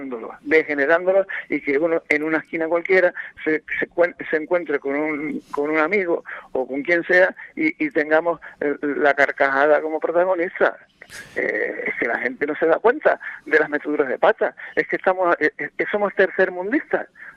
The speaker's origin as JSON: {"language": "Spanish", "region": "Canary Islands", "country": "Spain", "said": "Yo me siento como canario avergonzado."}